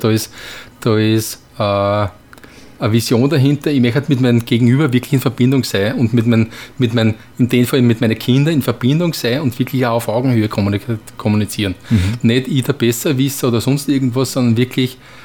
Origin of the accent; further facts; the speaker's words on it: Neusiedl, Lower Austria, Austria; Ich komme aus einem wunderschönen Neusiedl, aber nicht das am See, sondern das in Pernitz.